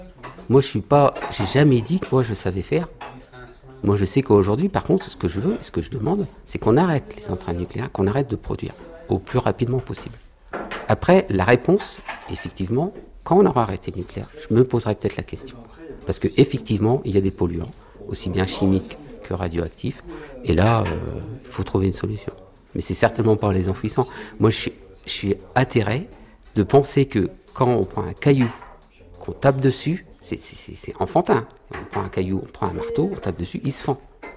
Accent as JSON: {"language": "French", "region": "Hauts-de-France", "country": "France", "said": "je suis picard."}